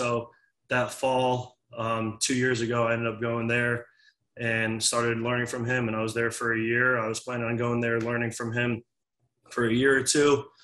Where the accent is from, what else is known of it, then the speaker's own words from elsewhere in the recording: Connecticut, United States; now in Waco, United States; It was I'm from Connecticut, went to school in Florida, never been to Texas.